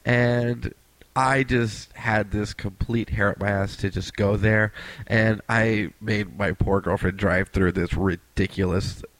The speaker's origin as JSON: {"language": "English", "town": "El Monte", "region": "California", "country": "United States", "tie": "born or raised there", "said": "And I grew up in El Monte when I was a kid, and Rosemead was one of the next cities over."}